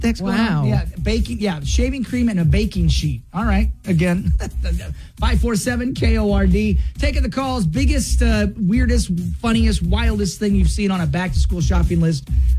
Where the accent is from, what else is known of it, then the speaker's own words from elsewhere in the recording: Washington, United States; Growing up in the Northwest, growing up in Washington State, those things were everywhere.